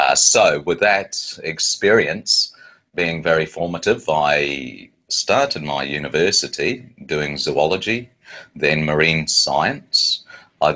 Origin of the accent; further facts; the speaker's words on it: New Zealand; also born or lived in Bahamas; My family then moved out to New Zealand, and I grew up and my schooling was largely in New Zealand and lived very close to the coast.